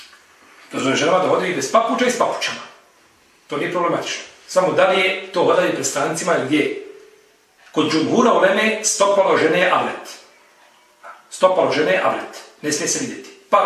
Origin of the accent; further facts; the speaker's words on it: Novi Pazar, Serbia; Ja sam iz Novog Pazara